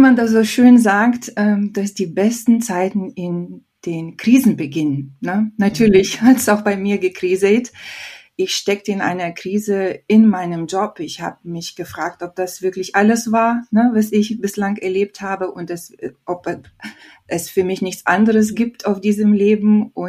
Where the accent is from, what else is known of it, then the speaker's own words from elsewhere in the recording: Lithuania; Also ich bin gebürtig aus Litauen und habe seit einigen Jahren die doppelte Staatsangehörigkeit. Ne? Nicht nur die litauische, sondern auch die deutsche. Und in dieser Krisenzeit, ne, war ich in meiner Heimat